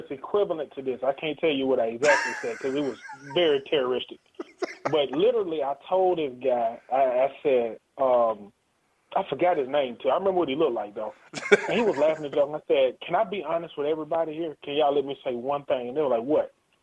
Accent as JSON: {"language": "English", "region": "Georgia", "country": "United States", "said": "I'm from South DeKalb County, man."}